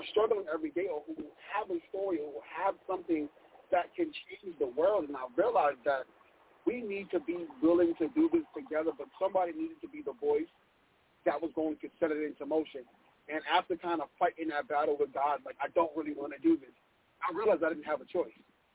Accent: Brooklyn, New York, United States; I am from Brooklyn, New York.

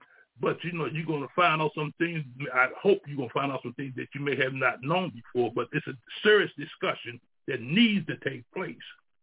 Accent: Baltimore, Maryland, United States; And it was started early in the morning at, I'm from Baltimore, in the park, when many brothers and sisters got together at sunrise.

